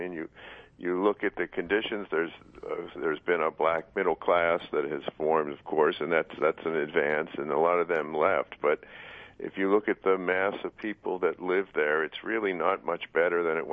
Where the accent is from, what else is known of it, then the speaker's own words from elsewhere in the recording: Baltimore, Maryland, United States; actually, that's where I was too, Danny. That I grew up in Baltimore.